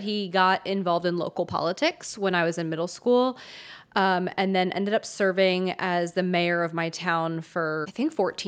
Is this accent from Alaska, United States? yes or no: no; New Jersey, United States; So I am from New Jersey, South Jersey specifically, like 20 minutes outside of Philadelphia, we're talking.